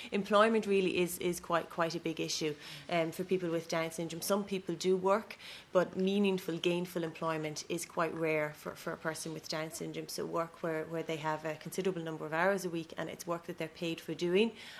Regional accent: Waterford, Munster, Ireland; I'm with Down Syndrome Ireland, and I'm from Waterford in Ireland.

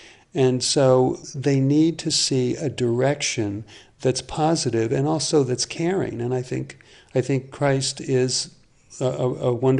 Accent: New York City, New York, United States; Originally, I'm from New York City.

